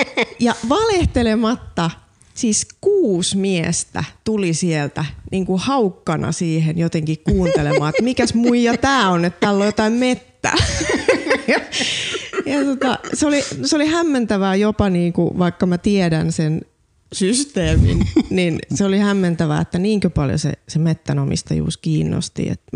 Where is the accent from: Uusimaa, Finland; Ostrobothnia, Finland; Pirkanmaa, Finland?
Ostrobothnia, Finland; Laihia; Mä oon vahvasti maalta, kotoisin Pohjanmaalta. Ja mä oon tämmönen 40-vuotias koira-intoilija, metsänomistaja.